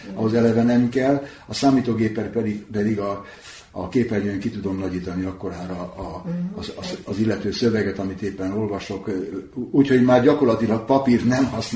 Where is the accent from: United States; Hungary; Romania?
Hungary; Na most hát végül is magyar vagyok, azon kívül hát azért nem is maradtam ott